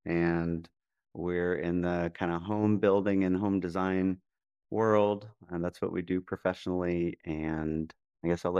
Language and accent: English; Texas, United States; I grew up in Texas. My family are all members of the church on both sides, huge families, all active.